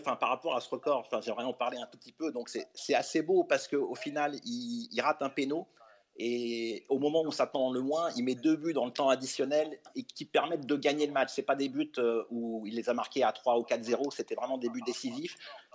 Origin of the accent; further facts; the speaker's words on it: Lyon, Auvergne-Rhône-Alpes, France; moi en tant que Lyonnais